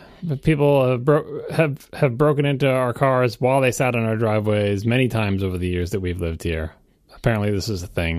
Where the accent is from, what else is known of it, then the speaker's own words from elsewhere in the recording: New York, United States; I lock the house, I lock the car, I lock everything. I'm from New York. It's like what I do, right?